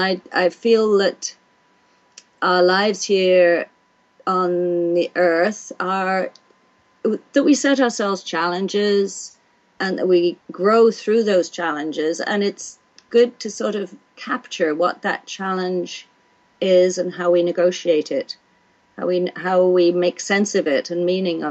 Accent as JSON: {"language": "English", "region": "Wales", "country": "United Kingdom", "tie": "born or raised there", "said": "So I grew up in Wales, where everybody, when I grew up there, everybody sang."}